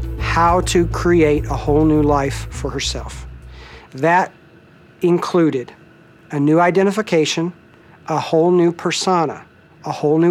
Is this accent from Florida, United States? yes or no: no; Michigan, United States; now in Phoenix, United States; It was just a tie-in to my home state, and it was just part of the pride that I had.